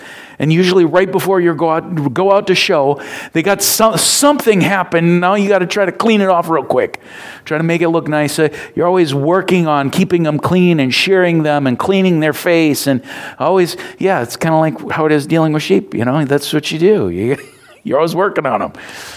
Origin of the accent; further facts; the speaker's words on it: Minnesota, United States; My life, I was born in Minnesota. That's part of my life. You know, I grew up my entire life in southern Minnesota, south of the Twin Cities.